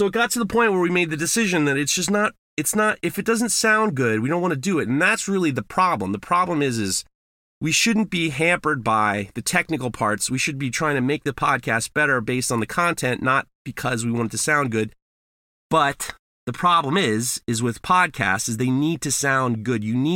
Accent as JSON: {"language": "English", "region": "New York", "country": "United States", "said": "What the hell do I know? I'm from New York."}